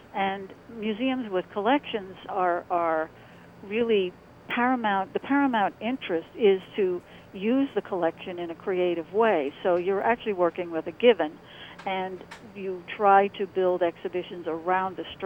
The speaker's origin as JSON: {"language": "English", "town": "Queens", "region": "New York", "country": "United States", "tie": "born or raised there", "said": "I grew up in Queens, in Richmond Hill."}